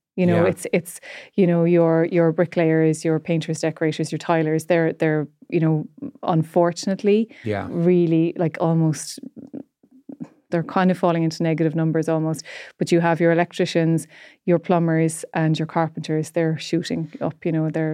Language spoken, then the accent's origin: English; Cork, Munster, Ireland; I grew up just outside Cork City